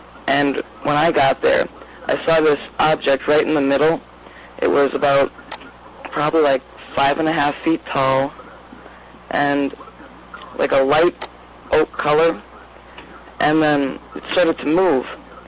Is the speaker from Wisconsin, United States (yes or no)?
yes; Wisconsin, United States; Well, I'm from Wisconsin, and I first contacted Tom when I found his website